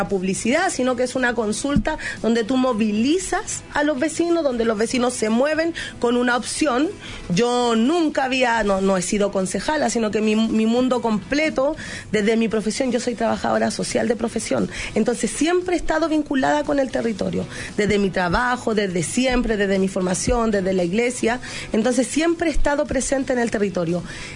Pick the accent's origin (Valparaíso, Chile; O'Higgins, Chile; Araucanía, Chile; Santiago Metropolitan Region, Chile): Santiago Metropolitan Region, Chile; La Granja; Yo soy de La Granja, nacida y criada en la comuna de La Granja